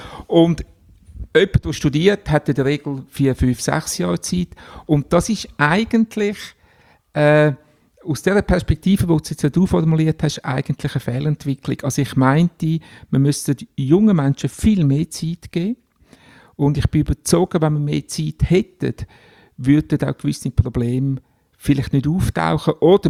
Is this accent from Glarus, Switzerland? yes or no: yes; Glarus, Switzerland; wieder zurück ins Glarnerland, wo ich aufgewachsen bin